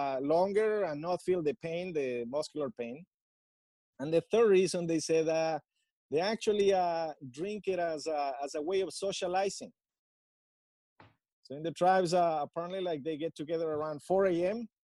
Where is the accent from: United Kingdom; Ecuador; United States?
Ecuador; Amazon; I grew up in the Ecuadorian Amazonia, and in the Ecuadorian Amazonia, there is this plant called guayusa